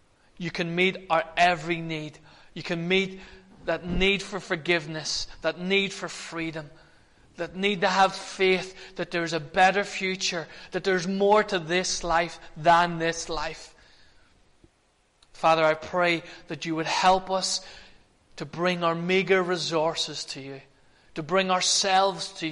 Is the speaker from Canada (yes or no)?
no; Ireland; I'm Irish, so I like to keep it very simple.